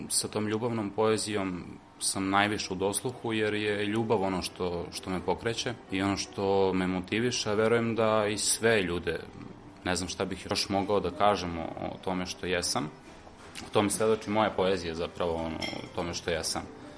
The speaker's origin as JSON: {"language": "Serbian", "town": "Pirot", "region": "Pirot District", "country": "Serbia", "said": "dolazim iz Pirota."}